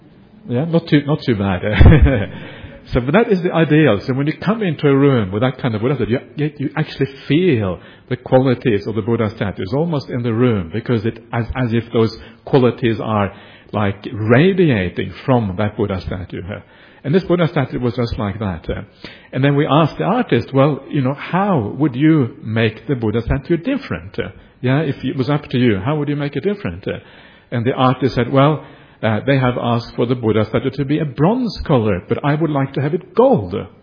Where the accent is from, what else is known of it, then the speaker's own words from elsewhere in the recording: Norway; when I grew up in Norway, religion was like a big no-no.